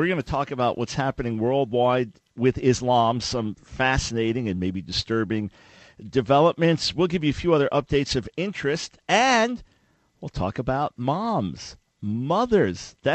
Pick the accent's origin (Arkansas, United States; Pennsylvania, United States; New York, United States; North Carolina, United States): New York, United States; Long Island; namely my mom, living on Long Island, where I was raised. I was born in New York City. My mom was born in Leeds, England.